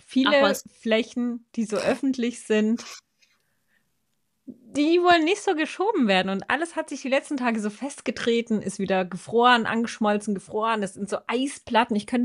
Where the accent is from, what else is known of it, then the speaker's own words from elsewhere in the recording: Baden-Württemberg, Germany; now in Berlin, Germany; Und ich komme ja aus Baden-Württemberg